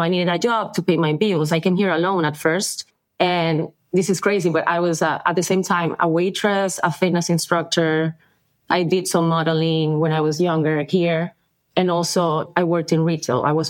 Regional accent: Venezuela; English is a second language; I'm from Venezuela. So I was born and raised in Venezuela. I have European parents.

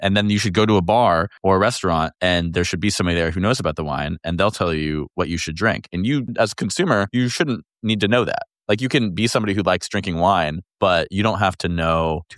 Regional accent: California, United States; I'm from Humboldt County.

